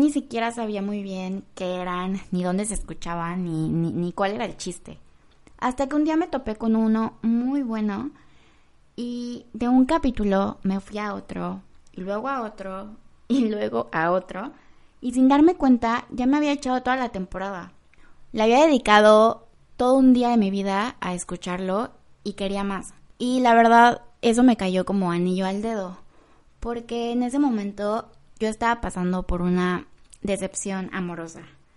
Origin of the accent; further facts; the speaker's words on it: Acapulco, Guerrero, Mexico; Soy de México, específicamente de Acapulco, el lugar de playas bellísimas y la fiesta eterna.